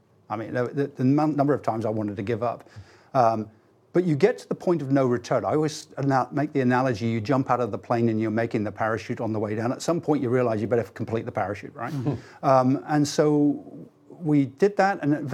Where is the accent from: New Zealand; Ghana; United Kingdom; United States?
United Kingdom; Grew up in the UK. Yeah. I always answer people with no fixed abode